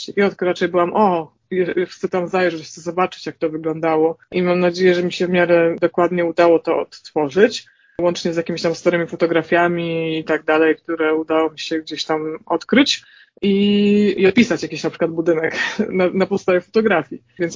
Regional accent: Warsaw, Masovian Voivodeship, Poland; używam ich dlatego, że jestem z Warszawy, czyli po prostu wydawało mi się coś naturalne, że wszyscy tak mówią, a się potem okazywało, że jednak nie. Ja ponieważ mam takie dwa życia, że tak powiem, to w Warszawie i to w lesie, na wsi, tam pod Brodnicą.

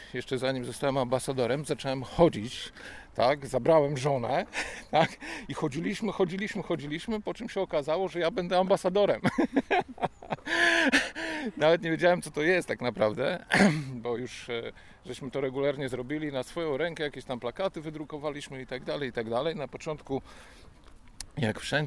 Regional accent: Mińsk Mazowiecki, Masovian Voivodeship, Poland; jestem z Mińska Mazowieckiego.

